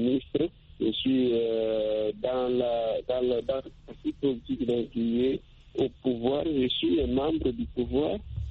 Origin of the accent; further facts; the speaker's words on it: Republic of the Congo; si je passe ici chez nous, en République du Congo, il est tout à fait différent